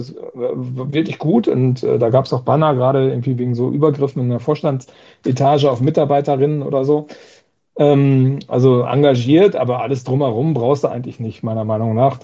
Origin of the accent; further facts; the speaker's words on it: Paderborn, North Rhine-Westphalia, Germany; nee, wir kommen aus Paderborn.